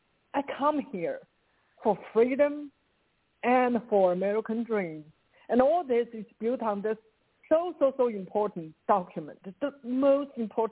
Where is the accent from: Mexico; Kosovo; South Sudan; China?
China; South China; now in United States; when I grew up in South China, we don't have rights